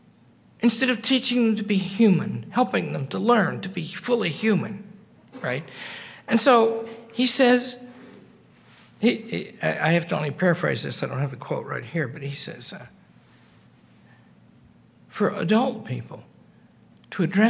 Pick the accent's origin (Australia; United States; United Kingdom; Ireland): United States; Arkansas; And I'm kind of shy. I'm from Arkansas, you know, and never been abroad before.